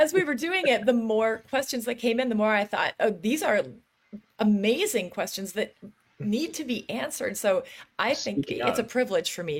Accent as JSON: {"language": "English", "region": "Wisconsin", "country": "United States", "said": "I'm from Wisconsin. I'm six generations deep in Wisconsin."}